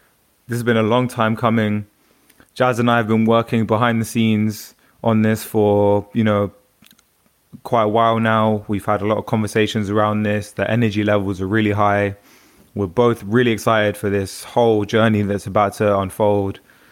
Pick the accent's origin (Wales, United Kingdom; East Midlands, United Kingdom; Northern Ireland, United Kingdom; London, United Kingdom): London, United Kingdom; Yeah, I'm 29 years old. I'm born and raised in North London. So anyone from London knows that that makes me pretty much Jamaican and Jewish. So I'm an Indian Jamaican Jew, pretty much.